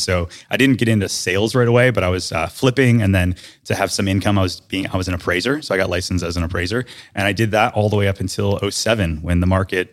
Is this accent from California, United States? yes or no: no; Detroit, Michigan, United States; I grew up in Detroit, Michigan, and got into real estate at 18.